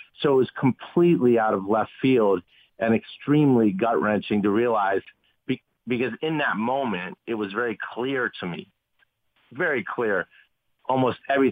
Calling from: Haiti; Yes, I'm calling you from Haiti.

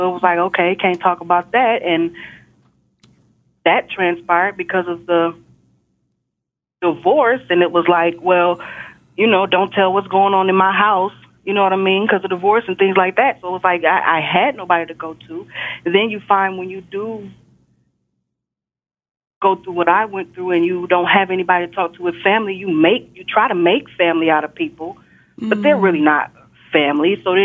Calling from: Texas, United States; I'm calling from Texas.

